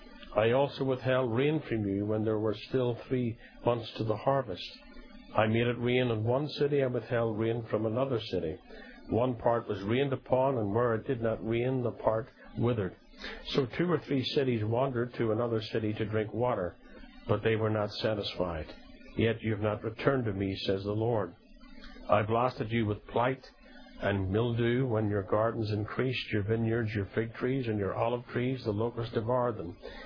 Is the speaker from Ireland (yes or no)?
yes; Ireland; I remember growing up in Ireland